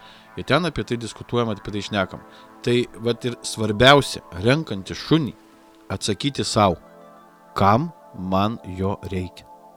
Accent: Aukštaitija, Lithuania; also born or lived in Samogitia; Aš aukštaitis. Aš visas mano kraujas aukštaitiškas. Mano tėtis aukštaitis, mano mama aukštaitė, mano baba aukštaitė, mano sė. Mes visi aukštaičiai.

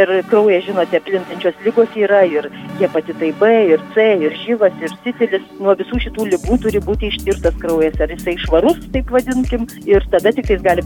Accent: Alytus, Alytus County, Lithuania; nes aš pati esu alytiškė

